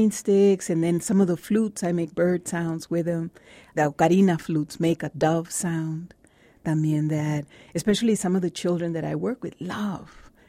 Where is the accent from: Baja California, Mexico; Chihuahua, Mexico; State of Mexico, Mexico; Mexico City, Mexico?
Chihuahua, Mexico; Ciudad Juárez; For me, from childhood. I grew up in Juarez.